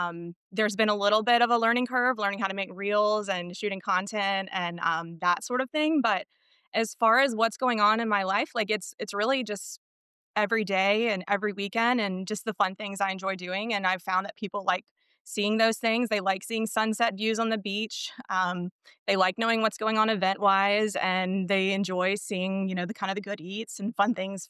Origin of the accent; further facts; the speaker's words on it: Augusta, Georgia, United States; also born or lived in Atlanta; So I grew up in Augusta, Georgia, went to the University of Georgia. I grew up in Augusta, Georgia, went to the University of Georgia for college.